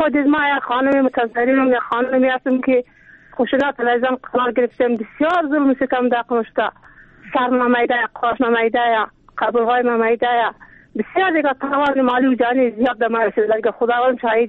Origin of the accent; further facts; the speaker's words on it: Afghanistan; ما زن افغانیم